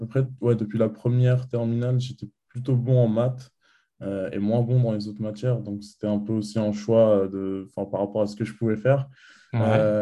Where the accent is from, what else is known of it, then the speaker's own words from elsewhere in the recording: Aulnay-sous-Bois, Île-de-France, France; J'ai 23 ans. Je suis né à Bondy dans le 93 et j'ai grandi à Aulnay-sous-Bois. C'est la ville où je vis actuellement.